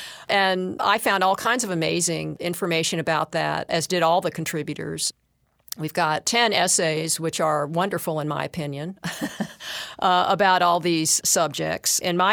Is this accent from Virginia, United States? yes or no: no; Atlanta, Georgia, United States; Yeah, I had several neighbors when I was growing up in Atlanta who were combat vets from World War II, and they had their relics.